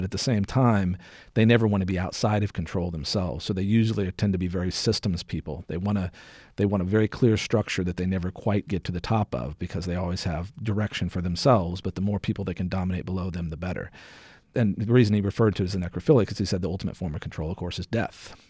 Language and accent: English; Midwest, United States; obviously I grew up in the Midwest